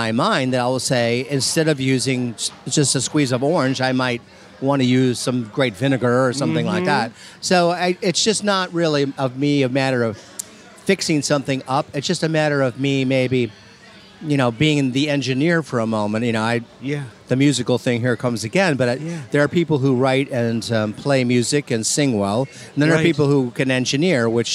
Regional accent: Midwest, United States; fortunately for me, growing up in the Midwest, even though we don't have a 12-month growing season like in the American South, we did have our beautiful summers.

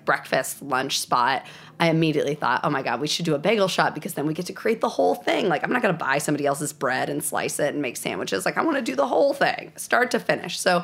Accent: New Jersey, United States; moved away; growing up in New Jersey and then moving to the Southeast, I was like surrounded by biscuits and then also donuts

